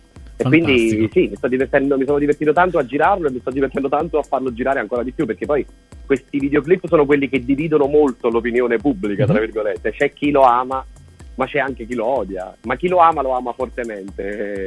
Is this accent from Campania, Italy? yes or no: yes; Frattaminore, Campania, Italy; il 22 maggio tornerò a Fratta Minore, il mio paese d'origine